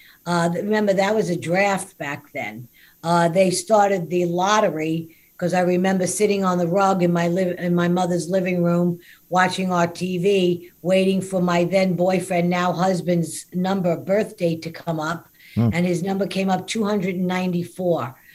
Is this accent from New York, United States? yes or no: yes; Whitestone, New York, United States; I grew up, I'm 68 years old, Brian. I grew up in Whitestone. I still reside in Whitestone.